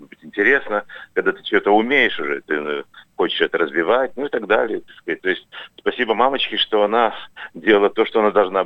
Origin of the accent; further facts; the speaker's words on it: Russia; Ну, вообще-то говоря, мы из России.